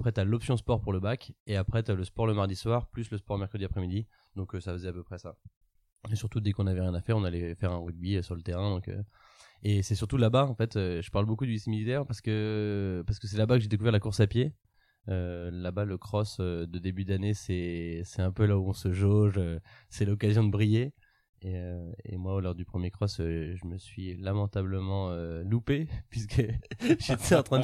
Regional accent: Centre-Val de Loire, France; Nous, toute la famille vient, enfin, de côté de ma mère, on vient tous de Sologne. On se considère de Sologne. On est des cousins éloignés de … tu vois. Donc, okay. Ma famille habite vraiment dans le Loir-et-Cher.

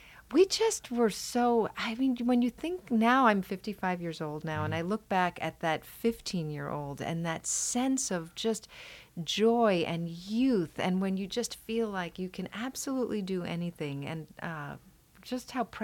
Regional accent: New York, United States; which I'm from New York, so it should be.

